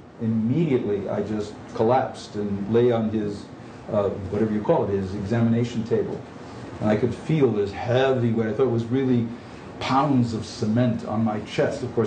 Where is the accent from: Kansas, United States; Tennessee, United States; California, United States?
California, United States; San Francisco; I'm from San Francisco. This was up in Tracy.